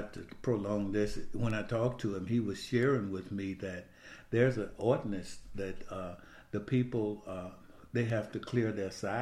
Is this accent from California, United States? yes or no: no; Michigan, United States; we brought our snow shovel with us when we came from Michigan.